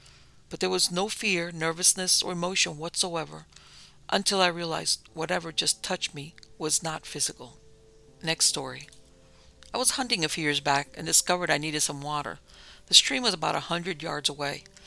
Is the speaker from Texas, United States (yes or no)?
yes; Texas, United States; As a kid, I grew up in Northeast Texas. My parents owned a lot of land, and all of our neighbors also had large plots of land surrounding our property.